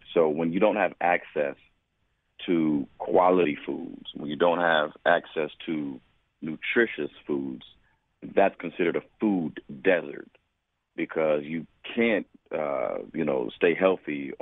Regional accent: Buffalo, New York, United States; When I was growing up, I grew up in the Fillmore-Leroy area, and many of you probably remember the Central Park shopping plaza

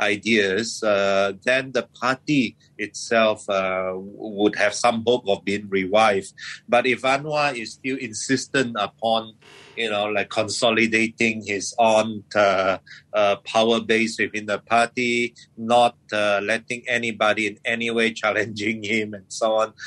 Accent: Sabah, Malaysia; my home state of Sabah

